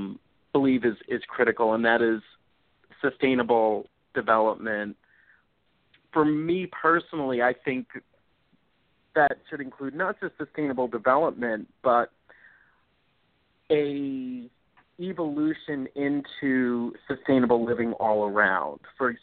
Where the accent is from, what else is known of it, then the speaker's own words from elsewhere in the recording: Florida, United States; I'm from here, so I'm from South Florida, so I'm keenly aware of the threats to our water supply, our aquifers